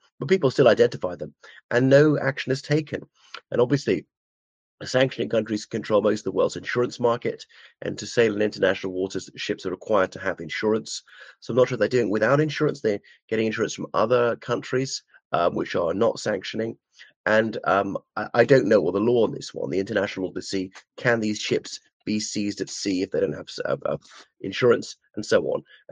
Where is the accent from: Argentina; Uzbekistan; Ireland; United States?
Ireland; o everyone … from Ireland.